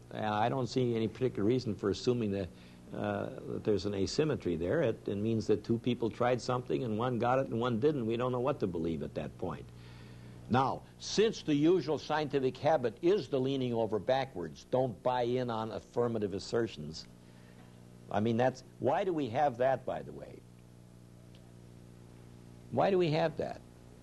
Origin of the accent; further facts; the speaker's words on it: Missouri, United States; I'm hard to convince. I'm leaning over. I'm from Missouri. Prove it.